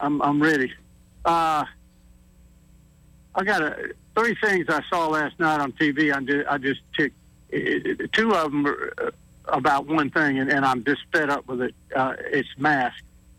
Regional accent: St. Petersburg, Florida, United States; of the people down in St. Petersburg, Florida, my hometown, outdoors at a restaurant eating

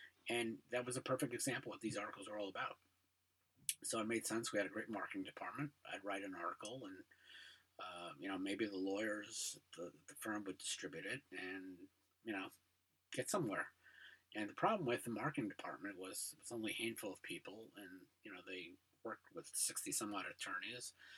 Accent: Brooklyn, New York, United States; Listen, I'm a kid from Brooklyn.

